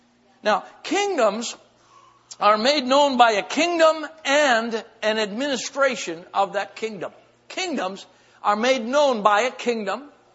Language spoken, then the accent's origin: English; Minnesota, United States; I was from Minnesota, so Canada was the fishing trip when you were in ag class, farm community ag class.